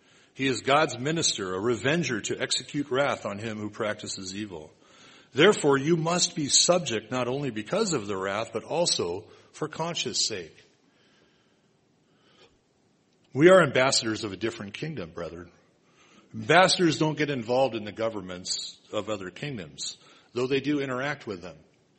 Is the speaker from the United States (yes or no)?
yes; United States; As an American, and I am an American, I was born here, raised here